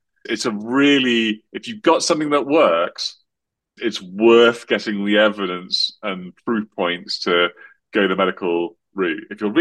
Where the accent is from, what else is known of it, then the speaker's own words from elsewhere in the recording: United Kingdom; but as a Brit, you can't advertise.